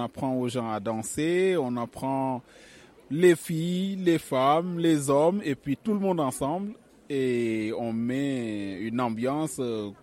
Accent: Senegal; Sénégalais, forcément, parce que je suis sénégalais.

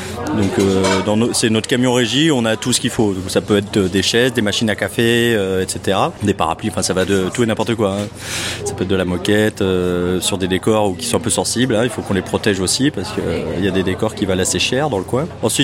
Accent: Auvergne-Rhône-Alpes, France; Moi, personnellement, je suis savoyard, donc tourner à la montagne, c'est un truc qui est naturel chez moi.

